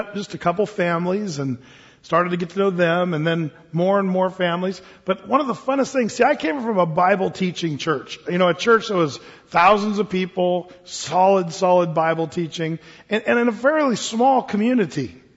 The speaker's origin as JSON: {"language": "English", "region": "Oregon", "country": "United States", "tie": "born or raised there", "said": "You know, when I grew up in Southern Oregon, I was a part of a church down there"}